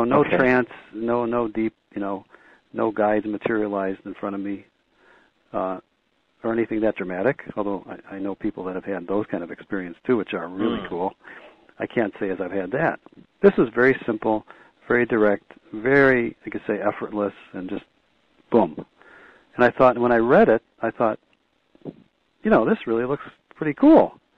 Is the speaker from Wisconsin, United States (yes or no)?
no; Chicago, Illinois, United States; I'm from Chicago, so any excuse to go to California, I jump on anyway.